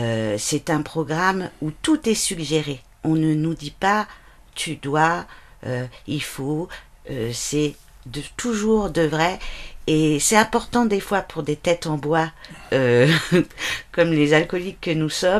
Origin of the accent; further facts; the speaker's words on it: Fécamp, Normandy, France; Alors, moi, je viens de Fécamp